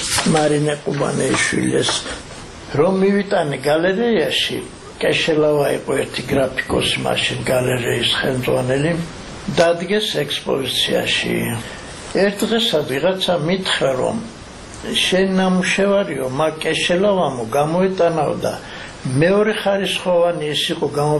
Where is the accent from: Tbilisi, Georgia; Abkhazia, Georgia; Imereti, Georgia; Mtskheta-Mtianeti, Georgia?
Mtskheta-Mtianeti, Georgia; Arkhoti; საიდანაც ჩვენ მართლა ვართ არხოტიდან ვართ ჩამოსული